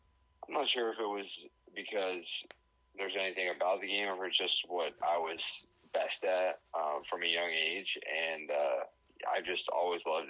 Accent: Cleveland, Ohio, United States; So, I'm born and raised in Cleveland, Ohio. To St. Ignatius High School in Cleveland

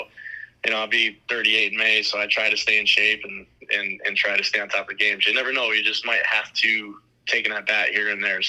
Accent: Utica, New York, United States; My hometown in Utica, New York produces a lot of really good baseball players

